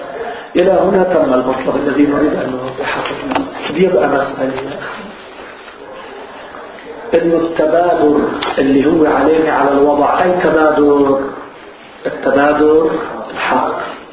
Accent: Lebanon; واللي توجد أنه عندنا في لبنان إذا أطلق لفظ اللحم لوين بينصرف؟

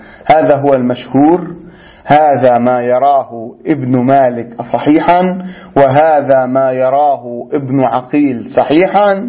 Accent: South Lebanon, Lebanon; لغتنا في لبنان خاصة في عاملة لغة الإمالة، إمالة إلى الكسر، دائما نحن نجر.

